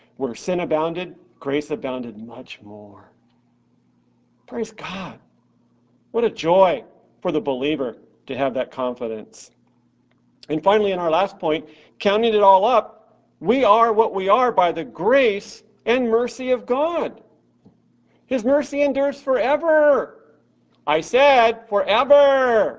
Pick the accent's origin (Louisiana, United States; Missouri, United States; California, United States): California, United States; Anaheim; When we would go to Knott's or Disneyland, I grew up right here in Anaheim